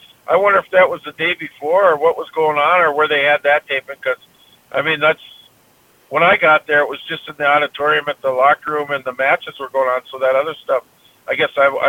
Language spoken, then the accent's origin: English; Grand Forks, North Dakota, United States; basically I grew up right around Grand Forks, North Dakota, East Grand Forks, Minnesota. So I said, I'm from the state, basically.